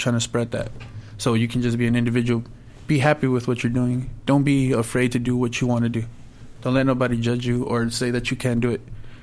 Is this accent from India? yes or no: no; Inglewood, California, United States; Like, born and raised in Inglewood.